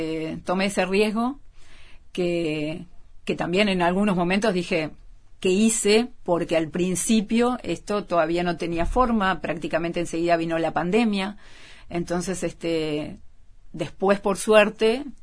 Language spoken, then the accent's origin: Spanish; Montevideo, Uruguay; Yo soy de Reducto también. Ah. Es en este momento mi barrio, fue el barrio en que nací y el de mis abuelos, claro.